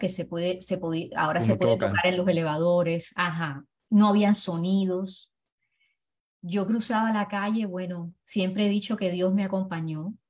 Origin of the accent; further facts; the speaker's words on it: Puerto Rico; moved away as an adult; now in United States; Y esa es la razón que me fui de Puerto Rico, porque acá pues entonces